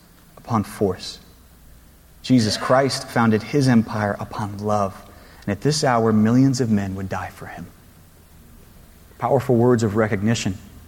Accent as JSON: {"language": "English", "region": "Georgia", "country": "United States", "said": "I'm from Georgia, so I hate the cold."}